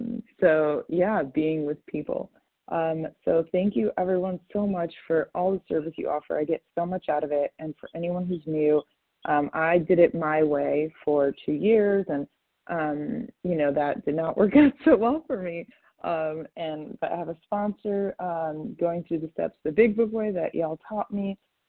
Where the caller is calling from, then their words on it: California, United States; I'm calling from California.